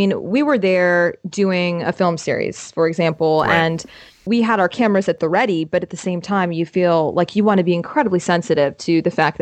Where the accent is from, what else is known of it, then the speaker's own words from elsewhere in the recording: Florida, United States; That's good, because I'm from Florida originally, so this one's tough for me, because close to home is almost always when we're on the beach.